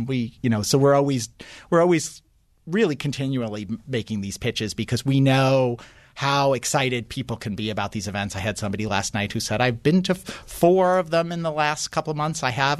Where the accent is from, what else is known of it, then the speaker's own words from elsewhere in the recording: Queens, New York, United States; I grew up in Queens, so I actually attended the Belmont Stakes